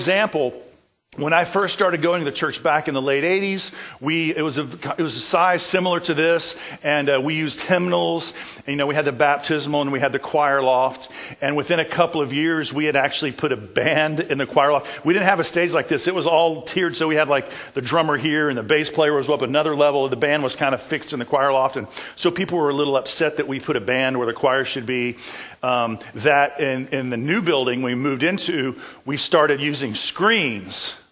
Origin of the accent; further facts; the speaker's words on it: Savannah, Georgia, United States; I was the worship leader at a vibrant church in my hometown of Savannah, Georgia